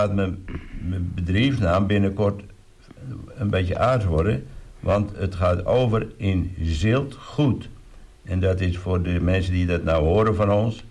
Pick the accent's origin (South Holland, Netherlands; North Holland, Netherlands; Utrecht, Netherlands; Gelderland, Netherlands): North Holland, Netherlands; Nou, ik ben opgegroeid in West-Friesland.